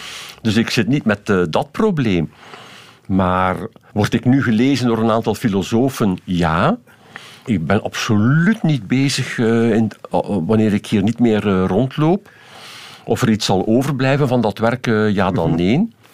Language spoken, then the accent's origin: Dutch; Ghent, East Flanders, Belgium; en ik zeg het nu in mijn thuisstad, in het Gens